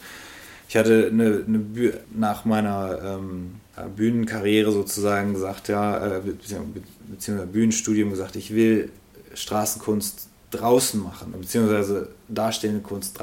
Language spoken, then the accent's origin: German; Wuppertal, North Rhine-Westphalia, Germany; also ich habe französische Wurzeln, aber deutschen Papa und französische Mama, aber in Wuppertal geboren.